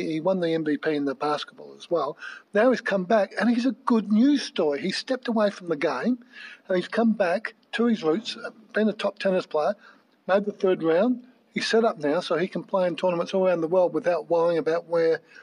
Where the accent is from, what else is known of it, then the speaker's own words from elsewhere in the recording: Australia; But to be honest, watching Leighton Hewitt, you kind of identify with him as an Australian.